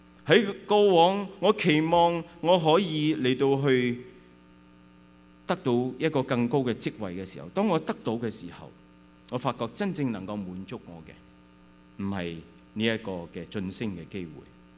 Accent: Hong Kong; also born or lived in China; 我在大陆出生，在香港成长，在家贫底下完成了非常之好的教育

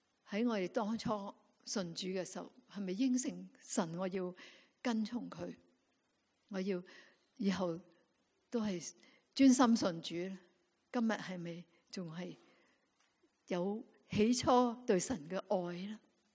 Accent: China; 所以咧，我哋中国人就话啦：创业难，守业更难。

